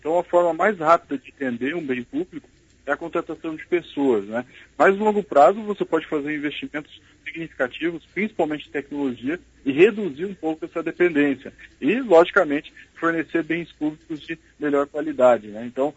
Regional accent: Brazil; Mas, como brasileiros, somos muito resilientes

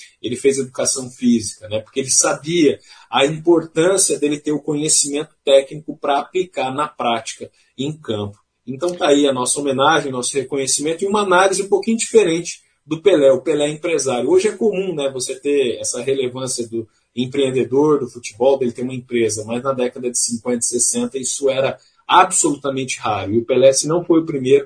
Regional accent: Brazil; as pessoas perguntavam, de onde você é? Ah, sou do Brasil.

